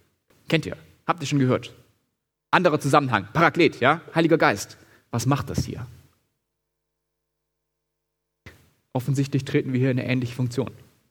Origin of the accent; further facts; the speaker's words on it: Baden-Württemberg, Germany; accent: Swabian; Ja, da verrät mich doch meine Sprache als Schwabe.